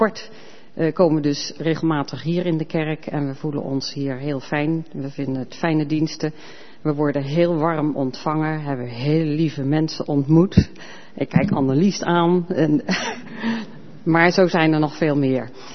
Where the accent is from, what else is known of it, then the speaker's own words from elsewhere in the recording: Veldhoven, North Brabant, Netherlands; Ik kom zelf uit Veldhoven en heb daar bij de PKN gekerkt.